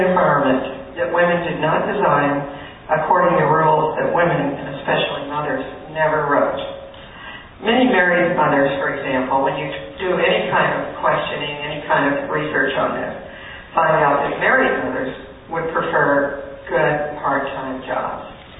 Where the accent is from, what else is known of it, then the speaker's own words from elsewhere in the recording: the South, United States; I grew up in the South, and this was an argument used about racial discrimination and segregation.